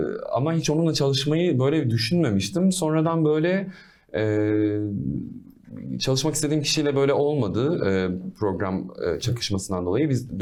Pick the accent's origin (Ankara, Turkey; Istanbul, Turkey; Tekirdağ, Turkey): Tekirdağ, Turkey; Ben çünkü Trakyalıyım, Tekirdağlıyım.